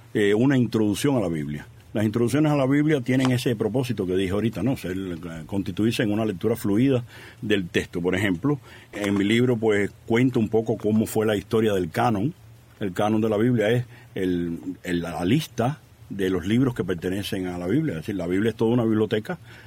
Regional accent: Guanabacoa, Havana, Cuba; En este momento estoy en mi parroquia de mi pueblo. Yo soy de Guanabacoa

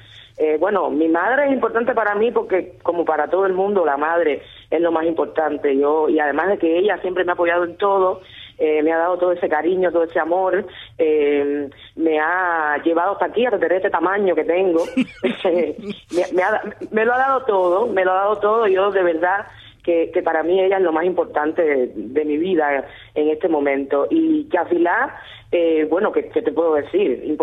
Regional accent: Sancti Spíritus, Cuba; now in Havana, Cuba; en estos momentos vivo en La Habana, pero no soy de La Habana, soy de Santi Espíritu.

